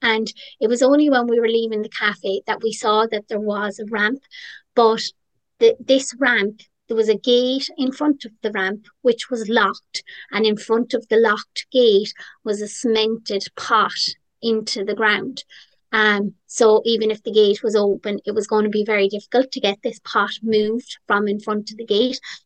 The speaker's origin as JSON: {"language": "English", "town": "Youghal", "region": "County Cork", "country": "Ireland", "said": "Cork is quite close to where I live. I'm from Youghal, County Cork, and so then I moved to Cork City"}